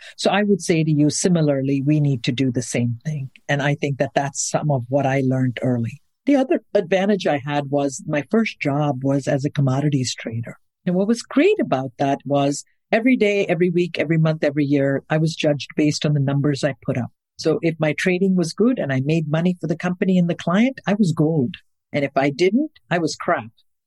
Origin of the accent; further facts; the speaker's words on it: India; I grew up an Indian in India.